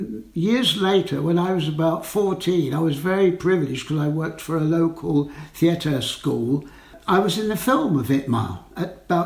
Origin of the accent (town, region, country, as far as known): Dawlish, South West England, United Kingdom; born there; also born or lived in North Tamerton